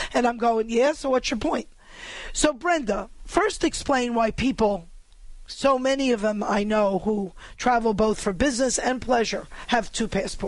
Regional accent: New York, United States; So listen, I was raised in New York. A traffic signal is a suggestion to the pedestrian.

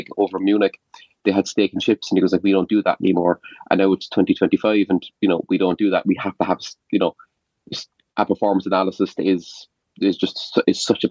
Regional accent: Cork, Munster, Ireland; like as someone like I'm from Cork, like that's just not good enough

